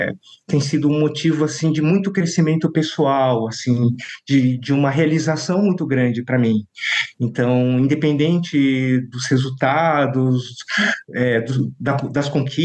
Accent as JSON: {"language": "Portuguese", "country": "Brazil", "said": "então meus quatro avós são imigrantes japoneses que vieram para o Brasil, meus pais são brasileiros, eu sou brasileiro também, né?"}